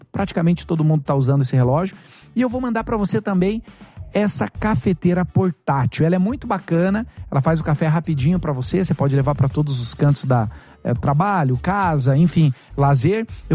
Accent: Paraná, Brazil; Eu sou do campo, né? Eu sou do Paraná, eu sou do campo

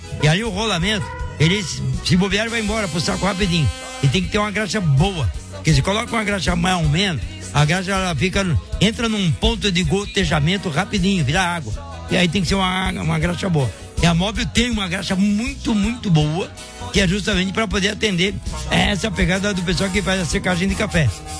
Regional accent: Mogi Guaçu, São Paulo, Brazil; Sou de Mogi Guaçu.

